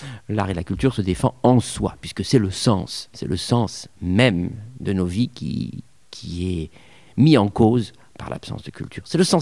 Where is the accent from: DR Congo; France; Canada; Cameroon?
France; Provence-Alpes-Côte d'Azur; Moi, je suis originaire de la Côte d'Azur, et ici, c'est le Vaucluse.